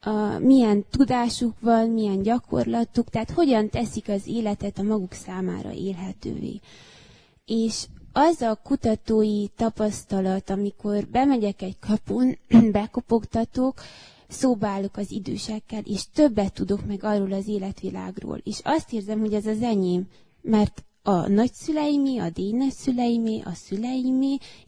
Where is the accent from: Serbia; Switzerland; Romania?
Romania; Sânsimion, Harghita; Csíkszentsimon számomra egyrészt ugye szülőfalum